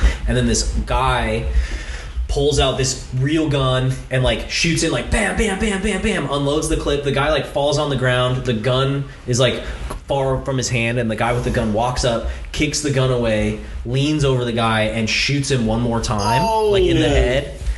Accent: Texas, United States; As like a Texan concealed carry guy too, you're waiting for that.

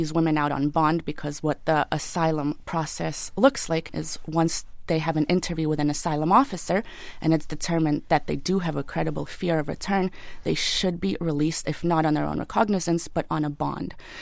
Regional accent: Boston, Massachusetts, United States; And since I'm from Boston, I offered to continue their cases pro bono from here

